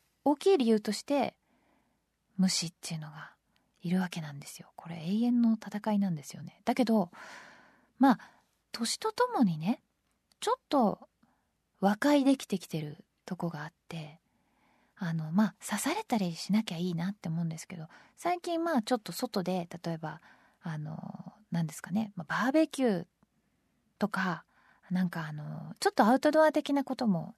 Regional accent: Tokyo, Japan; 東京育ちだとね

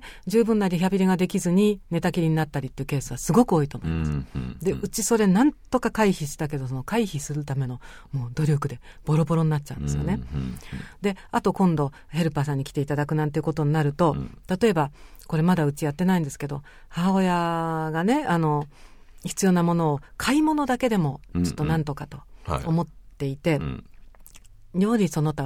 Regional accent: Yokohama, Kanagawa, Japan; 私地元横浜ですから、できればベイサイド で、

